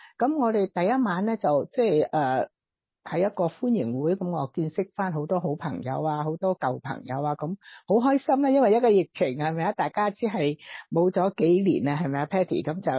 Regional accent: China; 我系中国人啊嘛

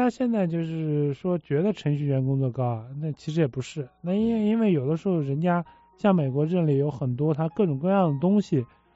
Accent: China; 给这个我们中国人都开开思路嘛

